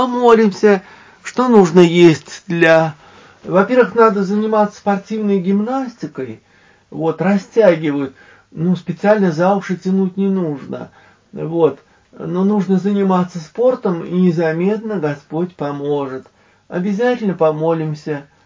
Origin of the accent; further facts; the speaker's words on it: Kharkiv, Kharkiv Oblast, Ukraine; born there; Я родилась в Харькове, мне все это очень больно